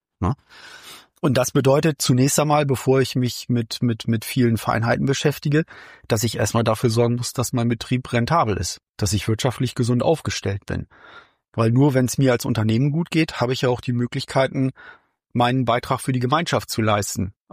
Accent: Bremen, Germany; ich komme aus dem Norden in Bremen

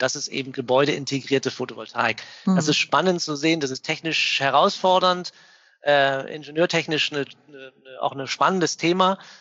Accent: Hamburg, Germany; Also wir kommen hier aus der Ecke. Ich habe lange im Ausland gelebt und als wir die Firma gründen wollten, war irgendwie klar, wir machen das in Hamburg.

